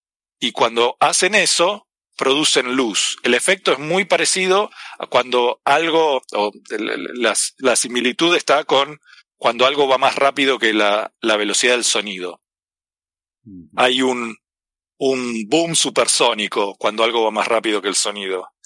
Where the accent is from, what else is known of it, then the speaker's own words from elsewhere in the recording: Argentina; accent: Argentine; tienen que perdonar mi acento argentino, como han notado.